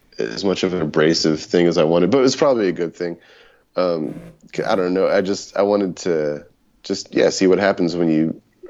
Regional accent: Midland, Texas, United States; also born or lived in San Antonio; I was born in San Antonio and grew up in South Texas. And when I was about 8 years old, my family moved out to Midland, Odessa area.

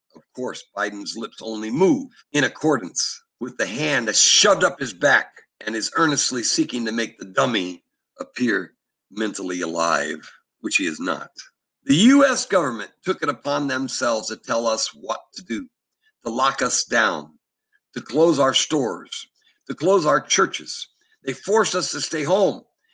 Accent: United States; Well, I'm an American. I'm proud to be one, and I refuse to submit.

